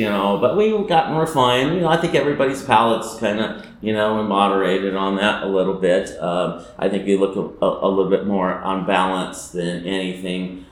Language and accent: English; Santa Maria, California, United States; now in Paso Robles, United States; I'm from Santa Maria, so it wasn't that far. But it is a world of difference. Moved here.